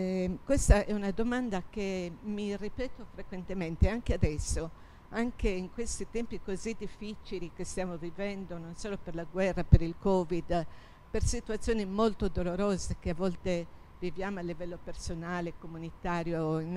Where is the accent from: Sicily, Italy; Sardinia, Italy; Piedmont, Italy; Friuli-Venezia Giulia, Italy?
Sardinia, Italy; ad Oristano, quindi proprio nella mia terra, diciamo terra sarda, dove sono nata e cresciuta. Basta dire che ad Oristano ho frequentato la scuola media numero 3, Leonardo Alagon, viaggiando da Narbolia fin dall'età di 10 anni in Pullman